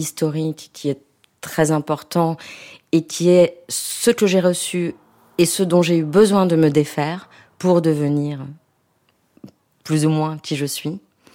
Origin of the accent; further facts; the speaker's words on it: Nice, Provence-Alpes-Côte d'Azur, France; born there; first language French; Je suis née à Nice au début des années 70, donc ma langue maternelle est le français. Mon premier paysage a été la mer